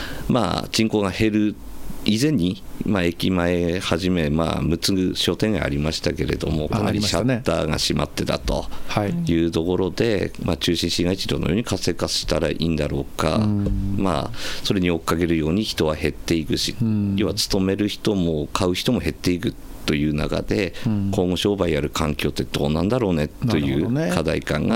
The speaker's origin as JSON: {"language": "Japanese", "town": "Ishinomaki", "region": "Miyagi", "country": "Japan", "tie": "born or raised there", "lives_now": "Onagawa, Japan", "said": "そうですね、実は石巻ですね"}